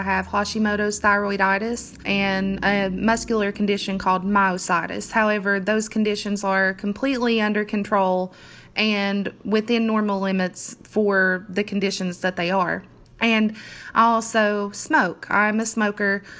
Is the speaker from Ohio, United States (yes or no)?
no; Chapmanville, West Virginia, United States; I am 29 years old. I am from Chapmanville, West Virginia. I've lived in West Virginia my whole life.